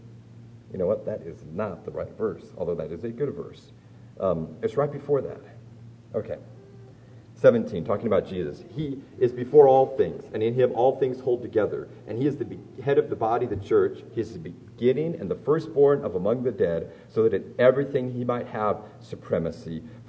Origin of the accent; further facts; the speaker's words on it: Waverly, Nebraska, United States; And like, I grew up outside of Waverly. And so if you've ever gone down Highway 6 to Omaha, there's that long train track.